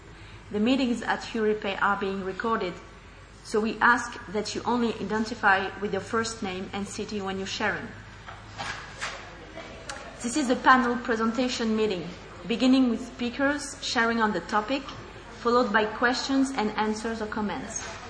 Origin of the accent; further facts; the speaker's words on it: Paris, Île-de-France, France; I'm an alcoholic from Paris, France.